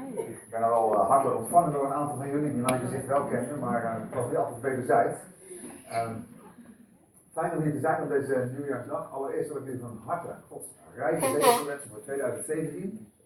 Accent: Zeeland, Netherlands; moved away as an adult; Wij komen oorspronkelijk uit Zeeland, hebben we eigenlijk altijd gewoond tot een half jaar geleden.

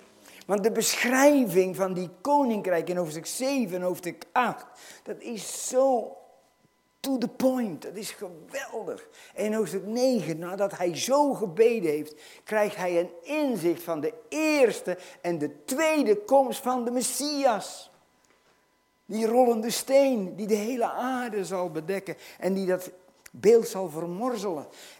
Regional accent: Netherlands; En ik ben ook een Nederlander.

